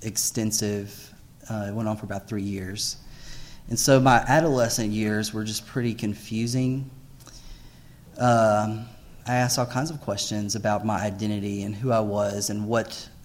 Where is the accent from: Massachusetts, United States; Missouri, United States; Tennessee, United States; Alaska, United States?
Alaska, United States; In the fall of 1994, I came to Harding, and I'm coming from Alaska. My family moved there when I was in the ninth grade.